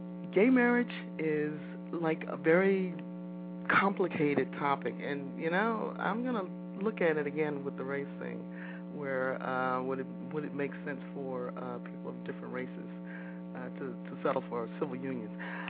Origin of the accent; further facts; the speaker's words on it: Detroit, Michigan, United States; also born or lived in Greenville, United States; Well, I'm a Midwesterner by birth. I grew up in Detroit, but for a short stint, we were in South Carolina, Greenville, actually.